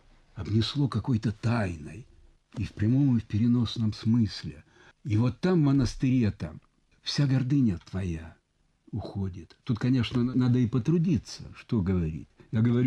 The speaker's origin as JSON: {"language": "Russian", "region": "Siberia", "country": "Russia", "said": "Я приехал из Сибири, говорю, нас никакой супостат не одолеет. За нами Сибирь."}